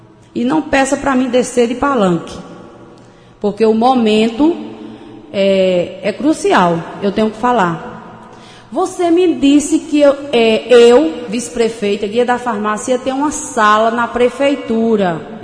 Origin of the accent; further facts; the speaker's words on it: Cachoeira, Brazil; Porque o pessoal de Cachoeira me conhece muito bem, sou de Cachoeira